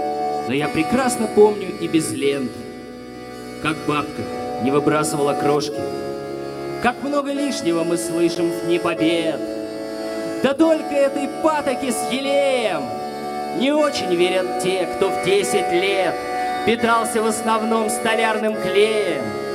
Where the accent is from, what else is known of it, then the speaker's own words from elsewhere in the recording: Saint Petersburg, Russia; моему родному городу Ленинграду